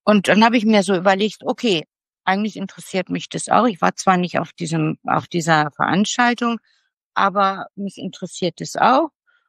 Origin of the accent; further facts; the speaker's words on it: Solingen, North Rhine-Westphalia, Germany; Und ich komme ja aus Solingen. Ich bin ja in Solingen groß geworden.